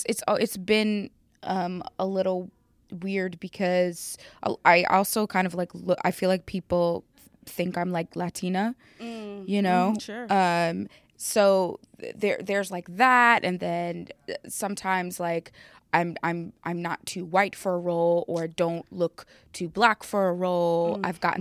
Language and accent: English; London, United Kingdom; born there; I mean, I was born in London, Hammersmith.